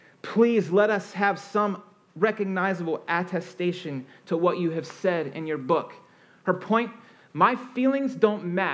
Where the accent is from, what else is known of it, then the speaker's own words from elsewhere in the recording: Virginia, United States; born there; When I was a kid, I was born in Virginia, and we had these caverns we'd go to.